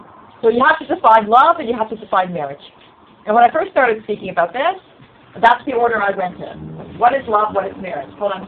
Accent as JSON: {"language": "English", "town": "Toronto", "region": "Ontario", "country": "Canada", "lives_now": "Rockville, United States", "said": "I'm originally from Toronto. I live near Washington, D.C. now."}